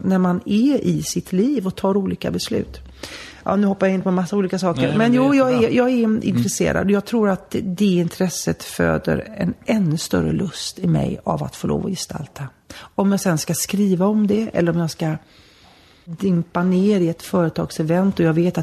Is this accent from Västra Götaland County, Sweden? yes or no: yes; Gothenburg, Västra Götaland County, Sweden; Då bodde jag hemma som mamma och pappa ute på öarna. Och då kunde jag ta färjan och bussen och spårvagnen upp till avenyn hemma i Göteborg.